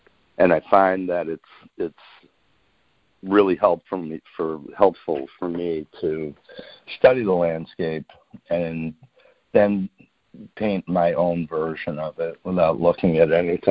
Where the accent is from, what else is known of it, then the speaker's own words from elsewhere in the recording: New Hampshire, United States; I grew up on the New Hampshire seacoast, and it was very. It was a lonely kind of place to be, you know.